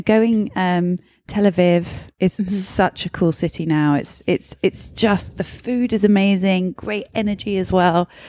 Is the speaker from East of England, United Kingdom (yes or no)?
yes; Peterborough, East of England, United Kingdom; also born or lived in Newcastle; now in London, United Kingdom; I'm from the UK, but I'm not from London. I'm from a place called Peterborough, which is kind of north of London, about an hour and a half outside of London. And before I moved to London, I used to live in Newcastle, which is right up north. My mum's Irish and my dad's Scottish, so I'm kind of a Celt